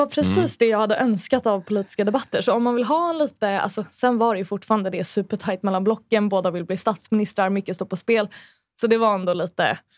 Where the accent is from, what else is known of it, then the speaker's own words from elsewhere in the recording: Hallonbergen, Stockholm County, Sweden; Och då var vi i Hallonbergen där jag växte upp.